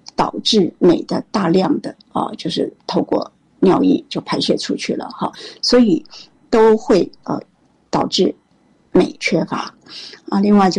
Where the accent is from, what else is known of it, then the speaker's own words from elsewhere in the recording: Taiwan; 以我们台湾人来讲，只要19岁以上的几乎高达74%的人缺镁